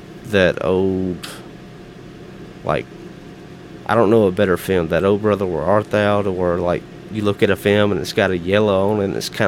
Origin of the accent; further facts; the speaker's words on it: Alabama, United States; And so here we stand, and just is like we're coming from Virginia. I'm from Alabama.